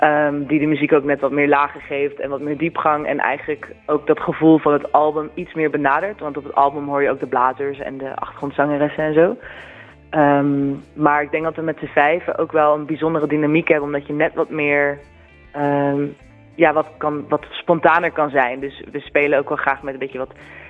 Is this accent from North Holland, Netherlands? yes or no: yes; Haarlemmermeer, North Holland, Netherlands; Omdat we uit de Haarlemmermeer komen.